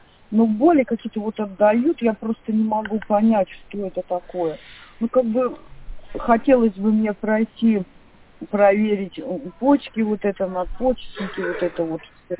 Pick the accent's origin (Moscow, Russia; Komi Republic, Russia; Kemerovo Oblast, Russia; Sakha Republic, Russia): Kemerovo Oblast, Russia; Kemerovo; Я из Кемерово.